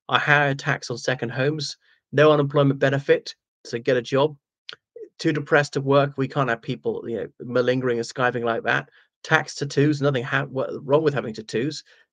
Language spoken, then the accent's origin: English; Ireland; now in London, United Kingdom; I'm actually from the Republic of Ireland.